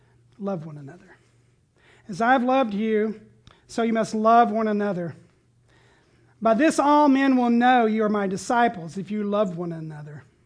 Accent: the South, United States; And Peter, if I may speak as a Southerner, God bless him.

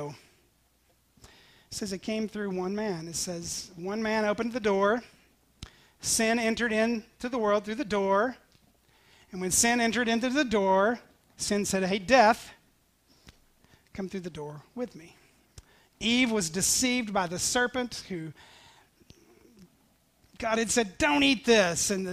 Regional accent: Tennessee, United States; born there; I was born in Tennessee, with the language and the dialect and everything that goes with it.

